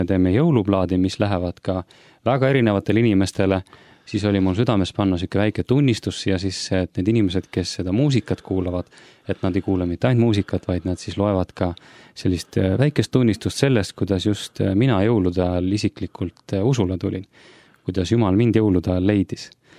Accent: Kohila, Rapla County, Estonia; ma olen ise pärit Kohilast ja käin ka Kohila koguduses. Ma olen tegelikult elanud terve oma elu põhimõtteliselt seal välja arvatud, käisin vahepeal Tallinnas koolis.

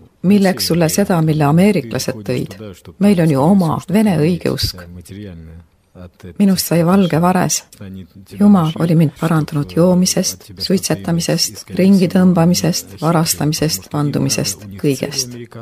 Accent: Kharkiv, Kharkiv Oblast, Ukraine; moved away as an adult; now in Yoshkar-Ola, Russia; Ma ise ei sündinud Marimaal ega ole selle rahva esindaja. Kolisin sinna Ukrainast, Harkovist, kus lõpetasin sõjaväe kooli.

